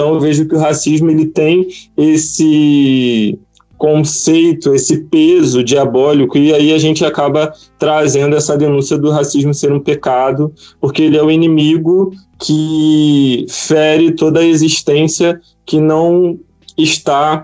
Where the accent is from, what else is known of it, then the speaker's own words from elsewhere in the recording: Nilópolis, Rio de Janeiro, Brazil; tenho 31 anos, sou daqui de Nilópolis, Rio de Janeiro. Minha igreja é a Igreja Batista em Parque Elian, em São João de Meriti, tudo na Baixada Fluminense. Sou da Igreja Batista também desde criança, desde 4 anos de idade.